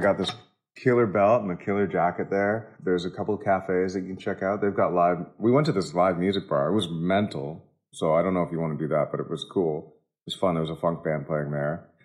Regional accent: Canada; I'm Canadian.

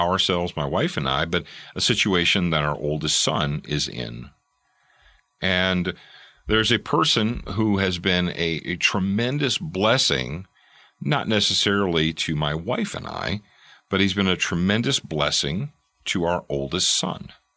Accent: the South, United States; I'm from the South, and a blessing is when you, before you eat your food, you sit down and you say the blessing.

